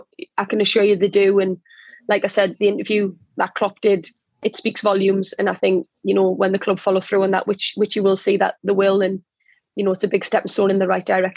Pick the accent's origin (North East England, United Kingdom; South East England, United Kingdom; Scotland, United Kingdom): North East England, United Kingdom; Newcastle; It reminds me a lot of home. You know, I'm coming from Newcastle